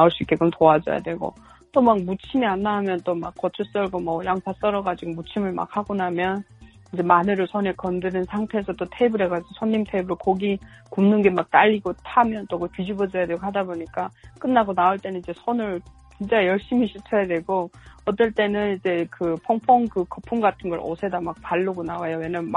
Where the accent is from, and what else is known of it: North Korea